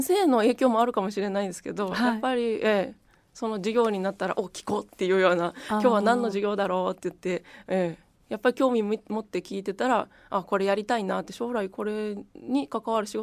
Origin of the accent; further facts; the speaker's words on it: Osaka, Japan; born there; 生まれは大阪でですね、まあ、周りにはね、柿畑とかキャベツ畑とか畑にあるようなそんな田舎なところなんですけれども、まあ、近くに、まあ、海があって大阪湾があったり、まあ、和歌山も近いところがあって、